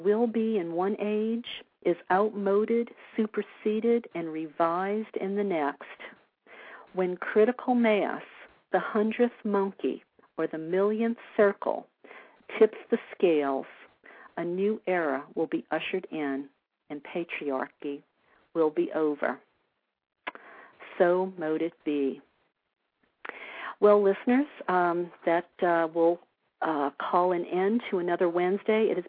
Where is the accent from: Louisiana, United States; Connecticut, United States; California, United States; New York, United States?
Louisiana, United States; New Orleans; although I came from the Bible Belt of New Orleans, now I'm walking the ancient path of a priestess of the Goddess.